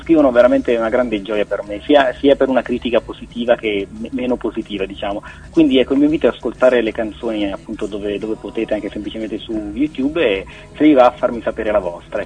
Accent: Basilicata, Italy; So già che ci sarà un breve tour in Basilicata, che è la mia terra d'origine

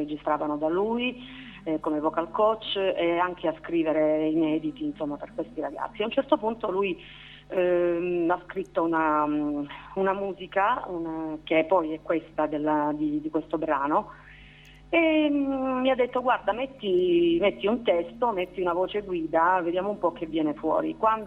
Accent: Apulia, Italy; Io sono pugliese, sono salentina

